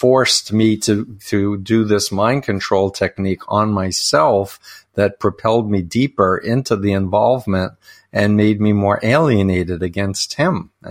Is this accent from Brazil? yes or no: no; Queens, New York, United States; We're from Queens, New York, I should add.